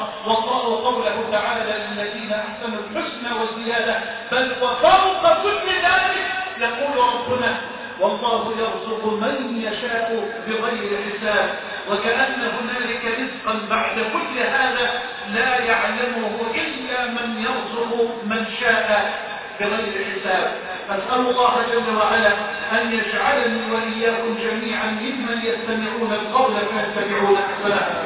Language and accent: Arabic; Egypt; بلدنا مصر